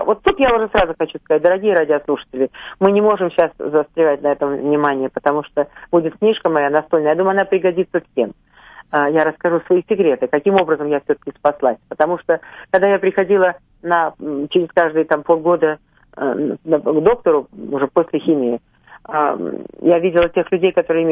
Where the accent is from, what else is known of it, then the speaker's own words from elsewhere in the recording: Russia; они не верили, что я из России.